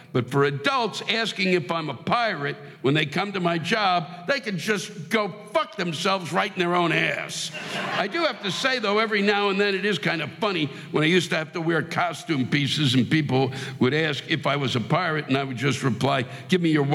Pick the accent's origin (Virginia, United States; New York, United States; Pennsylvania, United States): Virginia, United States; I come from Hampton Roads, Virginia.